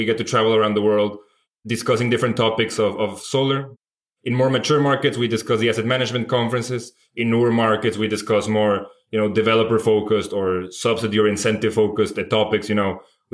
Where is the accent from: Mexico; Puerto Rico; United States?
Mexico; north; now in Netherlands; I'm originally from Mexico. I'm based in the Netherlands now. And yeah, I mean, I've always been interested in sustainability. I'm from the north of Mexico. It's historically an industrial land.